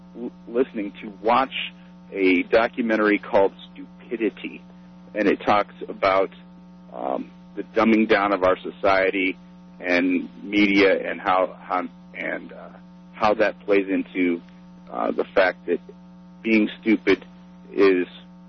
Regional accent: Peoria, Illinois, United States; I'm from Peoria, Illinois, originally, and most of the culture in Peoria, there's a small artist community

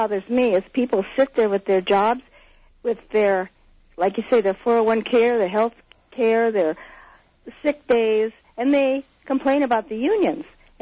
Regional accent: Midwest, United States; Absolutely. I come from the Midwest.

